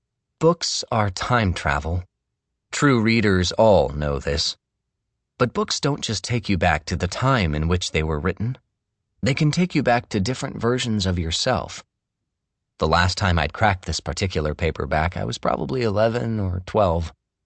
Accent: Massachusetts, United States; I grew up in Middle M, about 45 minutes west of Boston.

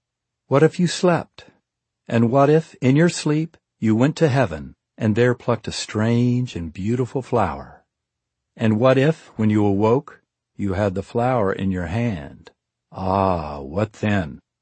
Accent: the South, United States; As an American growing up in the South in the 20th century, the word I'm used to hearing and saying is God.

